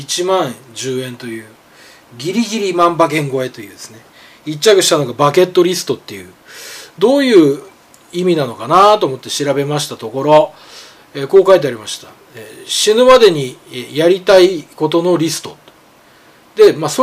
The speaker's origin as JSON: {"language": "Japanese", "town": "Nemuro", "region": "Hokkaido", "country": "Japan", "tie": "born or raised there", "said": "ただ私の田舎の根室、まあ道東ですね"}